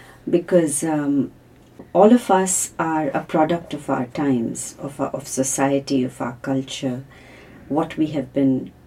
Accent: Chennai, Tamil Nadu, India; I'm from Chennai.

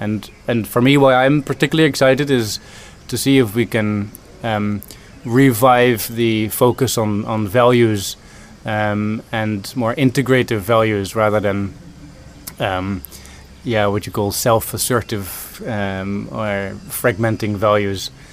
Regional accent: Netherlands; now in India; Oh, personally, I'm Dutch. I was born in Holland. I've been working in India for the last 7 years

